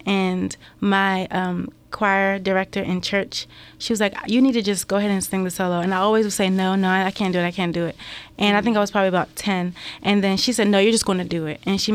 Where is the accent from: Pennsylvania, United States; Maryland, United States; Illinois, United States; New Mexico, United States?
Maryland, United States; I'm from Maryland, Peachy County.